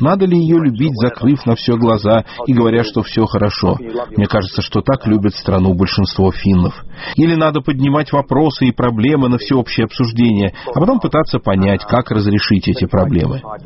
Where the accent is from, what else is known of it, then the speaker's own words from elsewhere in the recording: Finland; Знаете, я из Финляндии